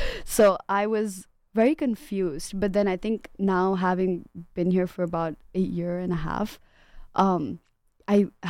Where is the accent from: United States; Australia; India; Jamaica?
India; So I'm from India, and I was born and brought up there, and I'd actually never been to the U.S. before.